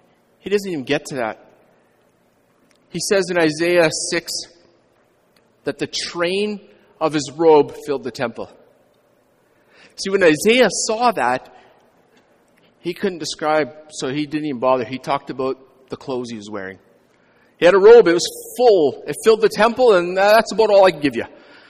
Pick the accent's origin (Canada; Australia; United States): Canada; Quesnel, British Columbia; When I grew up in Quesnel, and Barkville's near there, there's this mountain called Mount Agnes.